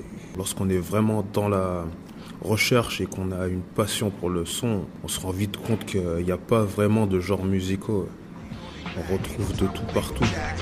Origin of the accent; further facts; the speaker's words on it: Vénissieux, Auvergne-Rhône-Alpes, France; also born or lived in Bourgoin-Jallieu; Je suis né à Bourgoin-Jallieu, j'ai grandi à Vénissieux